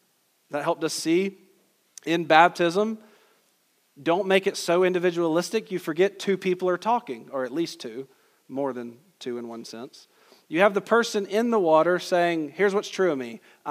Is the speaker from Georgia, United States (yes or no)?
yes; Georgia, United States; I'm just speaking subjectively how I grew up in Georgia and what I saw in California at different churches